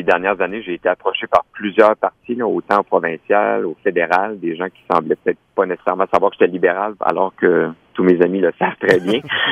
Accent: Lévis, Quebec, Canada; now in Montreal, Canada; Comme je vous dis, moi, écoutez, je viens de Lévis. J'habite à Montréal depuis un certain temps.

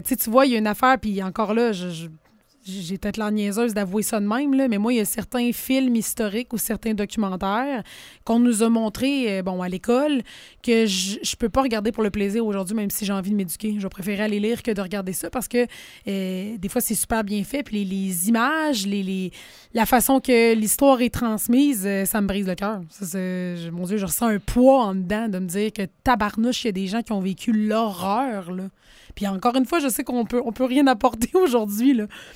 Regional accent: Quebec, Canada; j'ai de la famille sur la Côte-Nord. Je viens de la Côte-Nord

